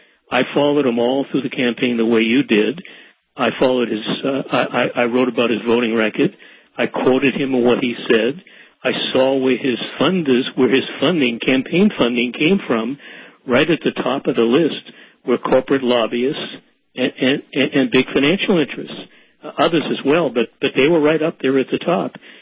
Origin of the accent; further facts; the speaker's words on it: Massachusetts, United States; I grew up in the Massachusetts